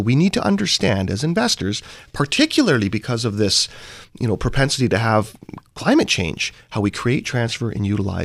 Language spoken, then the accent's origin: English; Vancouver, British Columbia, Canada; I come from Vancouver, Canada, and I think it's pretty much the same around North America.